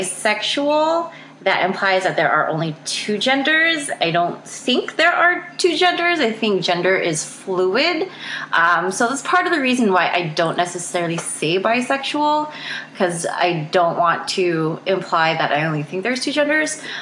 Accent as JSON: {"language": "English", "region": "California", "country": "United States", "said": "I'm 35 from the Bay Area."}